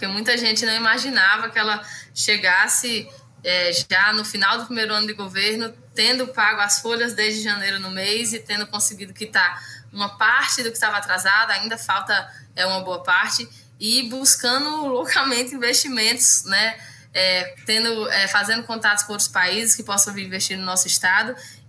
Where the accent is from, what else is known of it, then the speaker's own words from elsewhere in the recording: Rio Grande do Norte, Brazil; lá no meu estado do Rio Grande do Norte